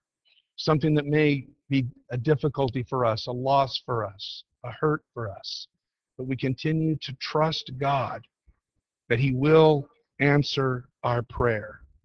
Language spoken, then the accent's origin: English; California, United States; I really knew, you know, I'm a Californian. I need to go back to California